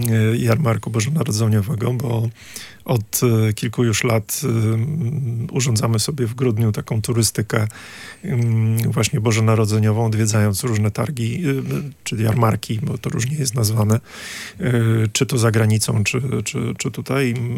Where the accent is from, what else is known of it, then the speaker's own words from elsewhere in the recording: Gdynia, Pomeranian Voivodeship, Poland; choć sam jestem z Gdyni